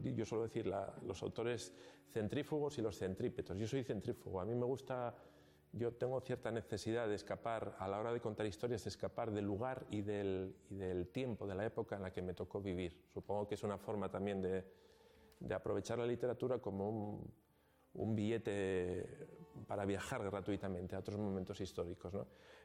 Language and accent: Spanish; Asturias, Spain; Como dicen, yo soy asturiano